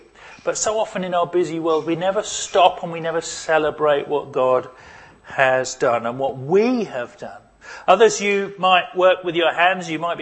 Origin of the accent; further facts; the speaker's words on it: United Kingdom; Well, we're British, we can't do it.